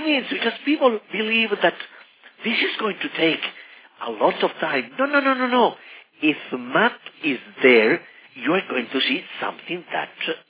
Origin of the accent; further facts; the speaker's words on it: Italy; you know that I'm from Italy.